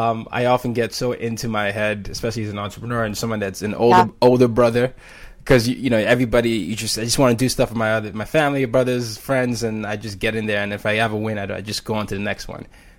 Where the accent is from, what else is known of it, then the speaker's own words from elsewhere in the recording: Nigeria; You know, I'm Nigerian.